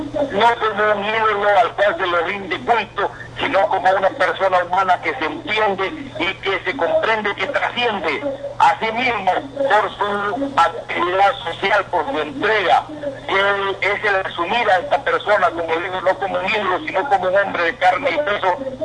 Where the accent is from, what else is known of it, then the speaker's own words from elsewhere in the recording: El Salvador; los agradecidos somos aquí los salvadoreños por la oportunidad de poder llegar desde aquí, desde este país tan chiquitito